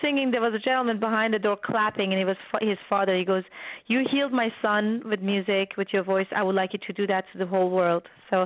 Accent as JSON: {"language": "English", "country": "Iran", "tie": "born or raised there", "said": "I learned that as a child when I was growing up in Iran, in the middle of war"}